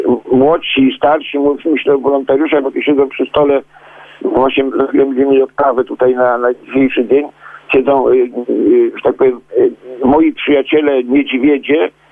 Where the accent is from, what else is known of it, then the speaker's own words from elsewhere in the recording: Kościerzyna, Pomeranian Voivodeship, Poland; bo ja pochodzę z Kościerzyny, więc z Kościerzyny, więc trudno gdzie indziej zaprosić przyjaciół, jak nie do pięknych Kaszub.